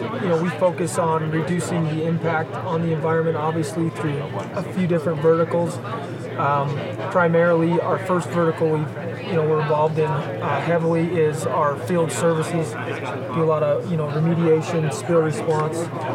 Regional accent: Bozeman, Montana, United States; Bozeman, Montana.

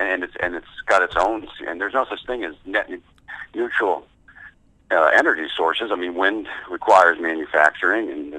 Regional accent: New England, United States; I grew up in New England, and the National Seashore took locked down most of Cape Cod.

